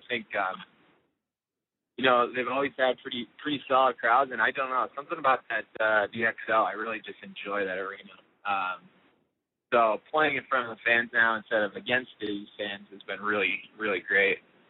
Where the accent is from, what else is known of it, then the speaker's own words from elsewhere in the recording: New York, United States; I'm from Central New York originally. So a school in Connecticut, especially a small school like that, doesn't really jump out at people.